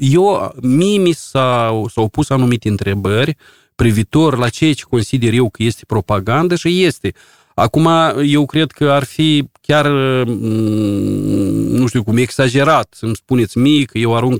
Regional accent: Moldova; ne lezează pe noi ca oameni, ca moldoveni.

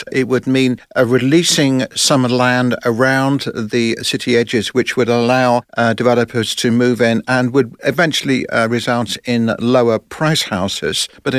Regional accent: London, United Kingdom; I was brought up in South West London

